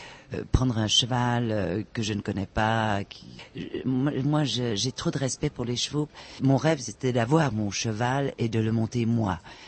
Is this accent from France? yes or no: yes; Marseille, Provence-Alpes-Côte d'Azur, France; also born or lived in Camargue; Moi, je suis marseillaise. J'ai vécu à Marseille, mais aussi j'ai passé une grande partie de mon enfance en Camargue.